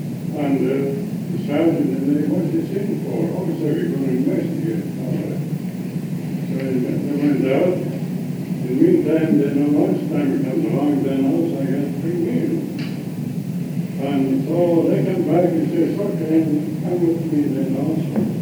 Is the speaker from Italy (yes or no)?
yes; Italy; English is a second language; moved away as an adult; now in Canada; yeah, I came from Italy, you see. I didn't have no identification. Started to show I was an Italian, you know